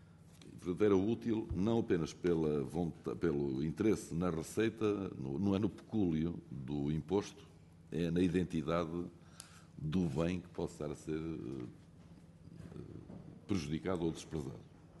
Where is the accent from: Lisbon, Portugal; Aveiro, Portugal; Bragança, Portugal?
Aveiro, Portugal; Sever do Vouga; que é diferente do que acontece em Severo de Boga, que é a minha terra natal